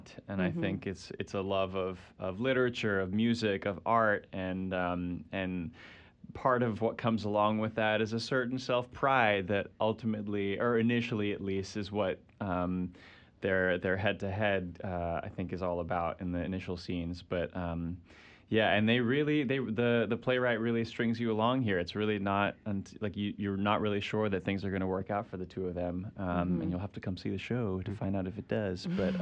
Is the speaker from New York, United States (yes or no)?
yes; New York City, New York, United States; Yeah, I'm here from New York, New York City.